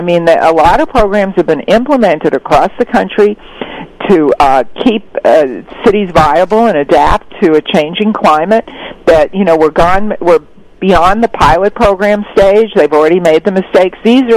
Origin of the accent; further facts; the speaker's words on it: New York, United States; I grew up in New York, and I always thought of it as kind of this dirty, kind of grungy place.